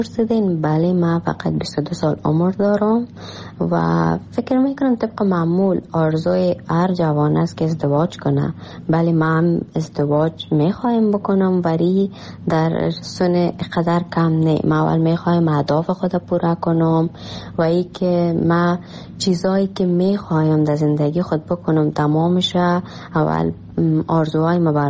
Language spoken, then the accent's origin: Persian; Afghanistan; born there; moved away; درست است در کشوری که ما تولد شدیم افغانستان است،